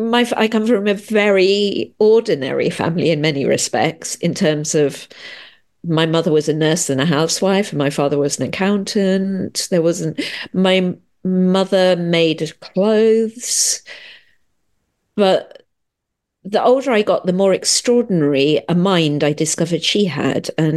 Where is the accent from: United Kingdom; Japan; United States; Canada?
United Kingdom; East of England; I grew up in Hertfordshire